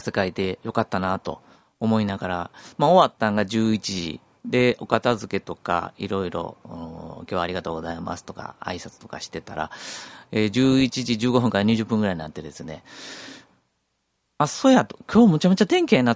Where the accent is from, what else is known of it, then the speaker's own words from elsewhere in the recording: Sakai, Osaka, Japan; 私は堺の出身なので、自分が小学校時代は堺の小学校に行ってました。